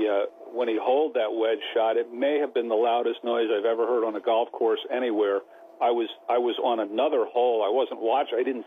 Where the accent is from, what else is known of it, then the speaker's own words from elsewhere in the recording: United States; I know we are Global Golf Post, but I am an American, so I'm never unhappy when an American wins.